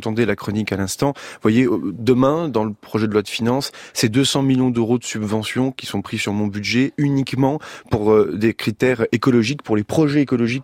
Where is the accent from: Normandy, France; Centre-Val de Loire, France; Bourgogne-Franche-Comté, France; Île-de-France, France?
Normandy, France; je viens de Normandie